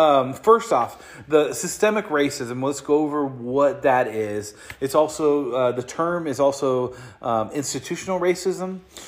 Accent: Long Beach, California, United States; I grew up in Long Beach, where I was one out of, I think it was 8 or 9 white people in the whole school.

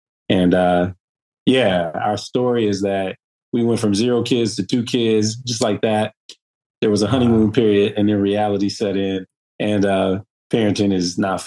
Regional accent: Detroit, Michigan, United States; And we lived in Texas for about 3.5 years. We grew up in Detroit, so in Michigan.

